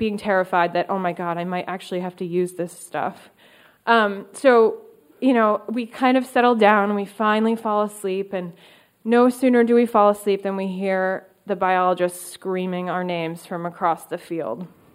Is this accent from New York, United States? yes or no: yes; New York, United States; And so, mind you, Alexis is from Michigan, and I am from New York, neither of which have grizzly bear populations.